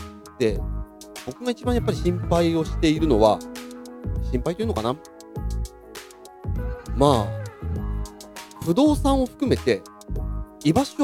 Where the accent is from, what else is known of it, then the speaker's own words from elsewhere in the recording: Hokuriku, Japan; born there; まあ僕北陸生まれなんでね、あえて北陸を出しちゃいますけれど